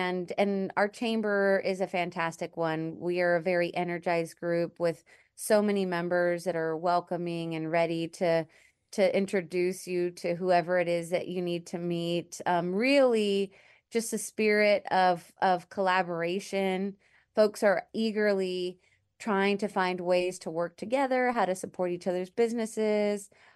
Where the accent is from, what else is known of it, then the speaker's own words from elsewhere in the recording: San Antonio, Texas, United States; also born or lived in Washington, D.C.; I'm actually from San Antonio, but moved around a bit for school and work and was living in Washington, D.C. when I had the opportunity to come back to Texas and transfer with my job.